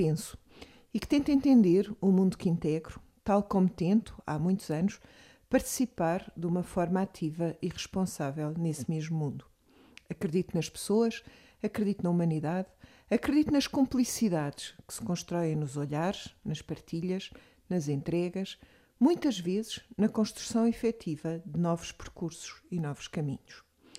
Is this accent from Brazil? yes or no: yes; Porto Alegre, Rio Grande do Sul, Brazil; eu, que vivo em Porto Alegre, na cidade onde nasci, na cidade que eu adoro